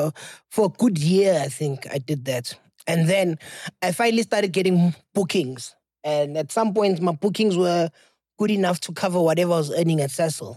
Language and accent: English; Secunda, Mpumalanga, South Africa; I'm from Secunda, I'd like to do stand-up comedy.